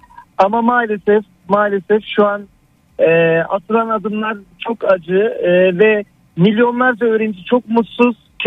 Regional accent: Hatay, Turkey; Yani şöyle, ben Hataylıyım. Bir memleketime gitmeyi düşünüyorum.

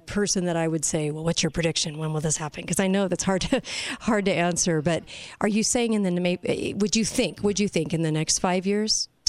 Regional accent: California, United States; I know I grew up in California, so that's all we ever heard about was the big one coming.

